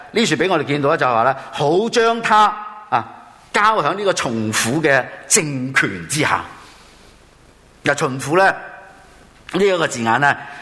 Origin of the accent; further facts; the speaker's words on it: China; 我哋中国人有句话，我相信大家都系知道呢句话嘅道理